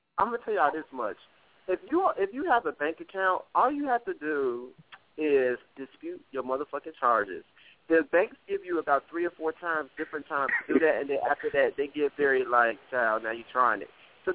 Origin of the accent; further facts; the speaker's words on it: Detroit, Michigan, United States; I'm from Detroit.